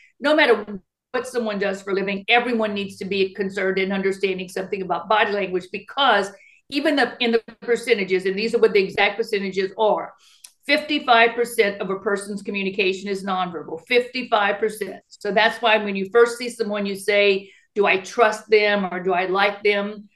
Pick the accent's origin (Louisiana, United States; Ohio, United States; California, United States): Louisiana, United States; Lafayette; born there; now in Houston, United States; I live in Houston, Texas, but I was born in Lafayette, Louisiana.